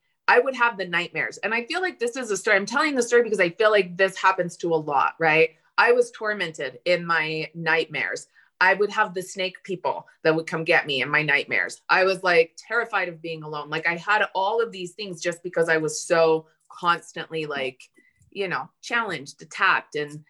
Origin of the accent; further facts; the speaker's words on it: Italy; I was raised in a Catholic country. I was raised in Italy. My family is Catholic. And then they became LDS, which is another religion that's very unpopular in Italy.